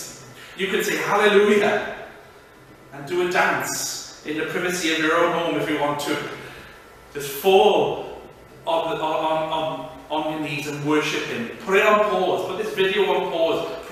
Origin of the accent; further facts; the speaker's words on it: Wales, United Kingdom; It's because I'm Welsh.